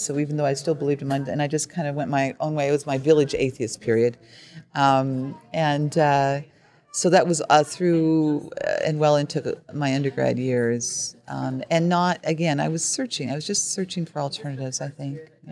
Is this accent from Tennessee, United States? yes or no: no; Seattle, Washington, United States; also born or lived in Southern US; Well, I was born in Seattle. Then my father was transferred down to the South, which is how I ended up there. And then he was transferred back, which is how I ended up back here. I graduated from high school here.